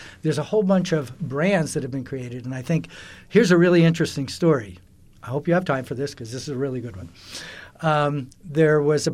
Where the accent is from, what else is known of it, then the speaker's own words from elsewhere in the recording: United States; But we're Americans. We grew up on Coca-Cola.